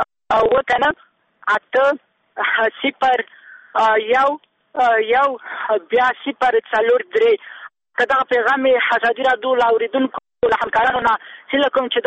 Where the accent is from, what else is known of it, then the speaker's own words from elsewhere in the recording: Kabul, Afghanistan; او زه د کابل یم